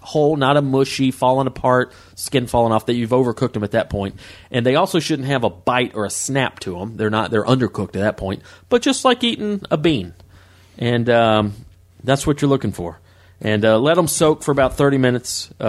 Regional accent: the South, United States; A great little appetizer, little snack, a little hors d'oeuvre that just I grew up with in the South

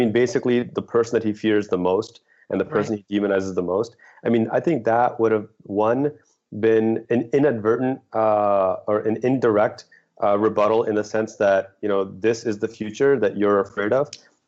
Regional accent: Pakistan; born there; I was also born in Pakistan

